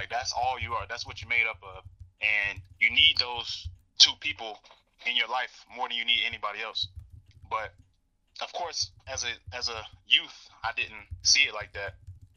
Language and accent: English; Charlotte, North Carolina, United States; I grew up in Charlotte. I was more city. You know, I'm not like from a country town or nothing like that. I grew up in a neighborhood with plenty of kids.